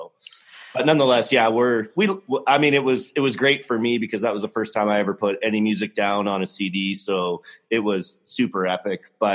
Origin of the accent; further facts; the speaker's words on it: Saskatoon, Saskatchewan, Canada; Yeah, I'm from Saskatoon.